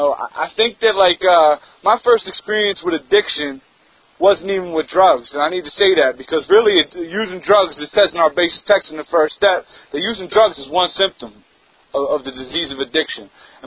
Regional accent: Philadelphia, Pennsylvania, United States; I'm originally from Philadelphia. Me and my man were talking about it. He's from my neighborhood. You know, I grew up, like, where his dad's store was.

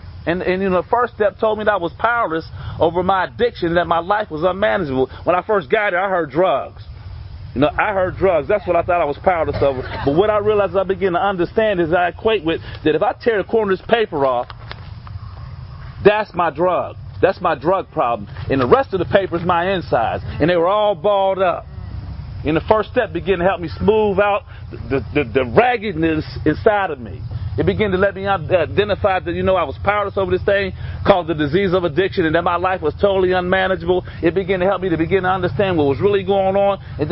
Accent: Pittsburgh, Pennsylvania, United States; I'm from Homewood, one of the toughest neighborhoods in Western Pennsylvania.

